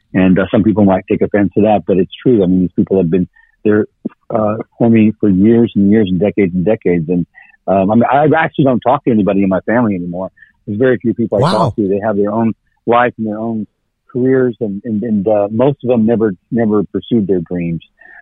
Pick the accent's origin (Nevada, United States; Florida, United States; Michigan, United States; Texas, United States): Texas, United States; moved away; when I was raised in Texas, I kind of feel like my upbringing was, let me teach … what he needs to know to do what I need him to do.